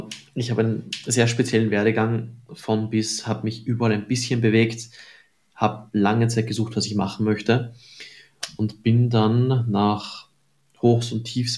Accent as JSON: {"language": "German", "town": "Linz", "region": "Upper Austria", "country": "Austria", "tie": "born or raised there", "said": "Der wird in Linz abgehalten, meiner Heimatstadt."}